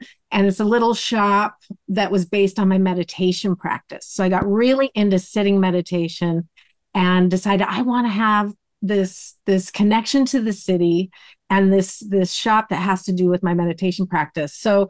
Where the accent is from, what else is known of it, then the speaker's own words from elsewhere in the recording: Tacoma, Washington, United States; Well, I grew up in Tacoma. So that's just a little bit south of Seattle.